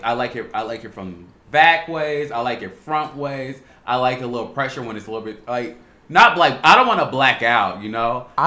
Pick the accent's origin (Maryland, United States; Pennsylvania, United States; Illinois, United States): Illinois, United States; Chicago; especially, like, growing up in Chicago, like, a lot of gay boys glamorize this, like, hood life aesthetic